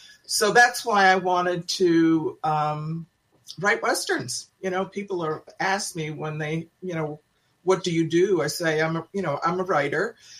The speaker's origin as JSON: {"language": "English", "town": "Seattle", "region": "Washington", "country": "United States", "tie": "born or raised there", "also_born_or_lived": "New England", "said": "Well, I was born in New England and came out to the Northwest at a young age and have lived here my entire life. lived and worked and was educated in Seattle."}